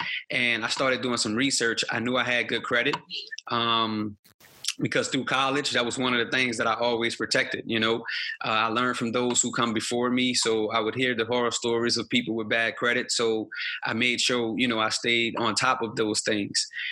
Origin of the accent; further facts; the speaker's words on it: New Orleans, Louisiana, United States; As you briefly stated, I'm a New Orleans native.